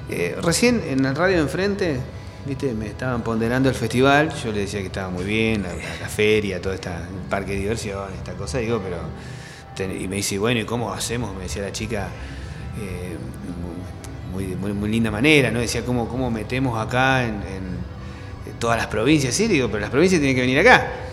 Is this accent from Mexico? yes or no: no; La Pampa, Argentina; Pero yo que soy un ciudadano de la Pampa, digamos, de la llanura y de la poca gente